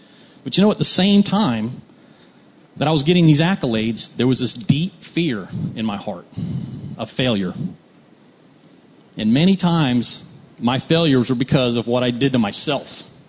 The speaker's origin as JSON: {"language": "English", "town": "Tampa", "region": "Florida", "country": "United States", "tie": "born or raised there", "said": "So, I grew up here in Tampa most of my life."}